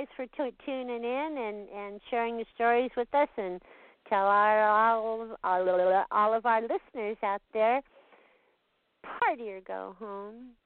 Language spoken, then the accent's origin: English; Glendale, California, United States; I'm from L.A. I grew up in Glendale. I was born and raised in Glendale.